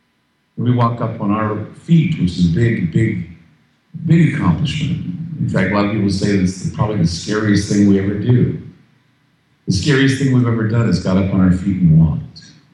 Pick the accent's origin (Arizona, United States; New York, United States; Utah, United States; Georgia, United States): Utah, United States; And I come from Utah, where it was bad to learn about where babies come from